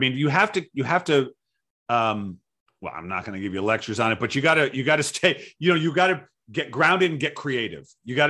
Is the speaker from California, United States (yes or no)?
no; Providence, Rhode Island, United States; Where I grew up in the Providence, in Rhode Island.